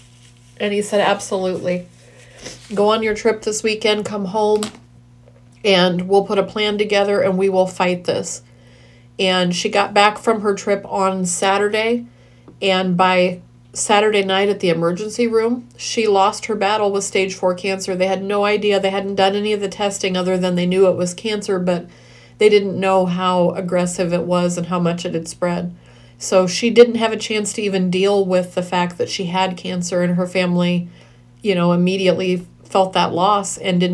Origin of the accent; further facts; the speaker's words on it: Iowa, United States; I am from the Midwest, if I haven't ever said that before, a smallish town, my hometown actually, in the heart of Western Iowa.